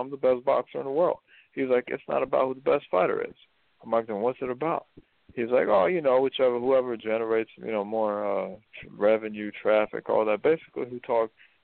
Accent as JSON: {"language": "English", "country": "United States", "tie": "born there", "said": "It's from, I was born in the States, and I started my boxing career in the States."}